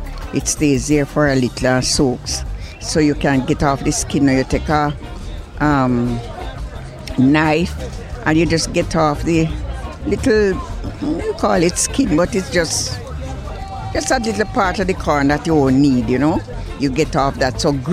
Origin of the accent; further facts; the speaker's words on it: Saint Ann, Jamaica; I'm from St. Anne.